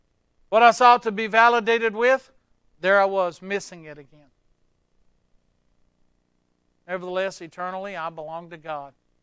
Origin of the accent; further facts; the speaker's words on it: the South, United States; Yo, because I'm from the South.